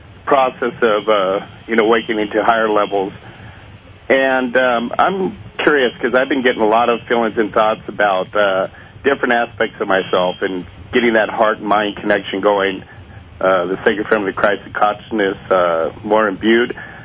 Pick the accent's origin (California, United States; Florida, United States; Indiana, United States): California, United States; Yucca Valley; Yucca Valley, California, Southern California.